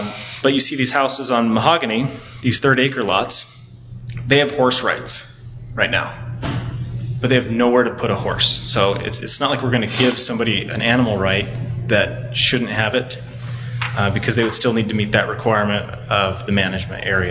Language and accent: English; Pleasant Grove, Utah, United States; I lived in Pleasant Grove for 25 years, and there are some old-timers in Pleasant Grove that would rather die and roll up in their graves than leave Pleasant Grove.